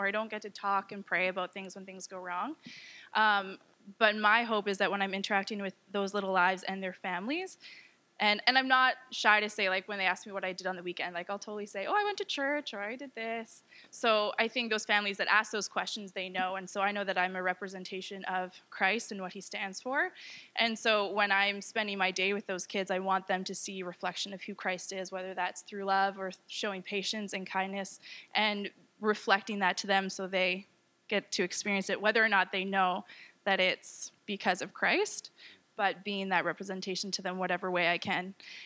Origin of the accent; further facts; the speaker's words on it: British Columbia, Canada; So I grew up on Vancouver Island, and then I moved out here to come to school, and I became a teacher.